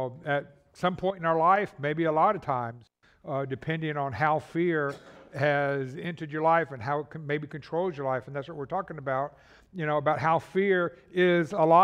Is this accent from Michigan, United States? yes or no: no; Pensacola, Florida, United States; Part of it was filmed in my hometown in Pensacola, Florida.